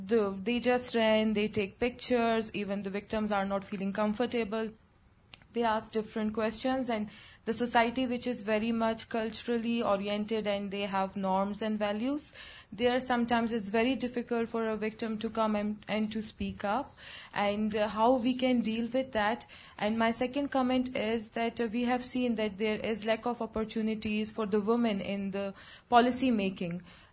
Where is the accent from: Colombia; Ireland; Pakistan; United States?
Pakistan; Balochistan; English is a second language; I'm a journalist from Pakistan, and I'm from Balochistan